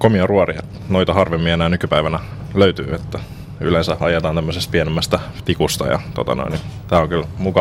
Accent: Turku, Southwest Finland, Finland; Turusta, jos kaikista paikoista. Hiukan pitkä matka oli

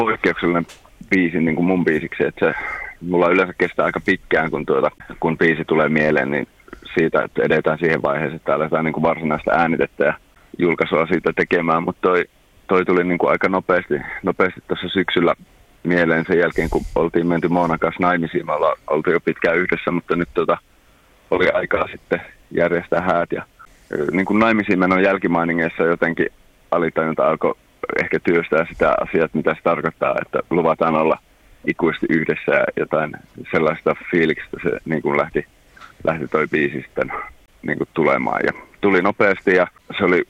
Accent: Raahe, North Ostrobothnia, Finland; Mä oon Raahesta lähtöisin ja oon soitellut musaa lapsesta asti

